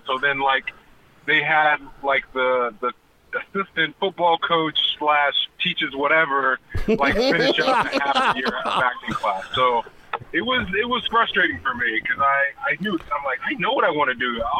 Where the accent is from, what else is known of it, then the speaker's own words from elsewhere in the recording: California, United States; I grew up in Orange County at a regular school.